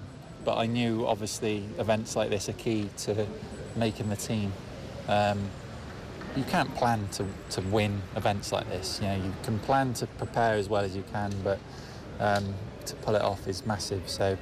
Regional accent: United Kingdom; I get great support, obviously being British, and we're on British soil, obviously.

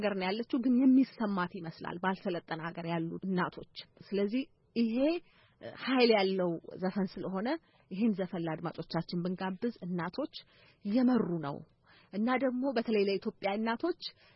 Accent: Dire Dawa, Ethiopia; ድሬዳዋ ነው ተወልጄ ያደኩት እዛ ድሬዳዋ ነው እንግዲህ መጀመሪያ ደረጃ ትምህርቴ ነው የተማርኩት ከዛ በኋላ አዲስ አበባ ስመጣና

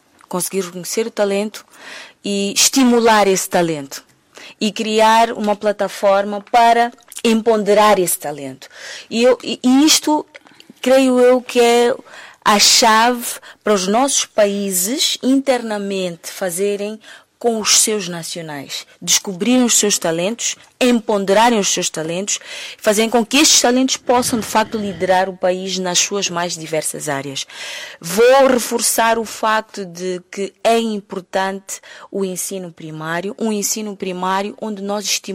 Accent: Cape Verde; cabe a mim, enquanto cabo-verdiana, partilhar ao máximo tudo o que eu aprendi com os jovens que eu lido diariamente na minha comunidade

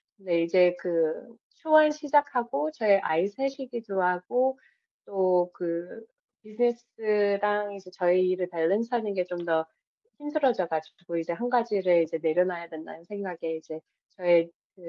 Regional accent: United States; 근데 저희가 이제 코리안 아메리칸으로서 저희가 좋아하는 분야에서 이렇게 뛰어들고 용기를 내고

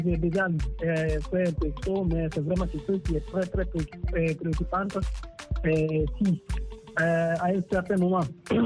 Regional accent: Guinea; now in Dakar, Senegal; Quand même, je suis guinéen, mais je suis à Dakar.

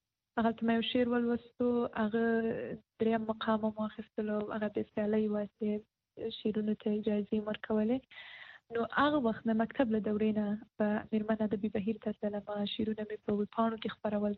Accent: Paktia, Afghanistan; also born or lived in Kabul; زه د پکتیا ولایت یم.

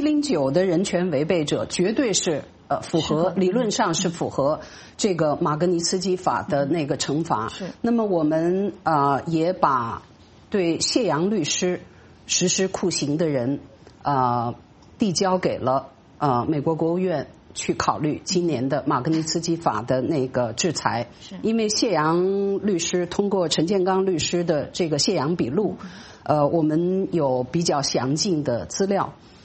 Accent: China; 我们在中国长大，中国人

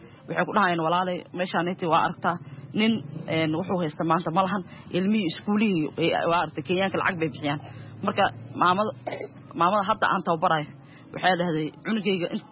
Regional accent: Mogadishu, Banaadir, Somalia; moved away; aniga waxaan ka soo qaxay xamar waxaan ku dhashay degmada Shibis yaqshidno ku soo barbaaray

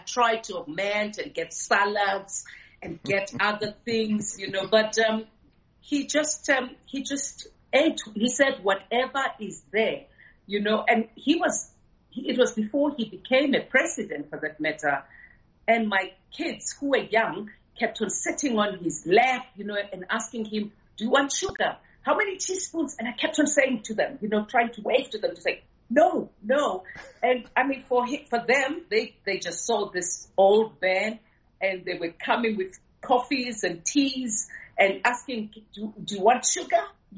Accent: South Africa; as a South African, obviously, because there were so many atrocities happening in my country

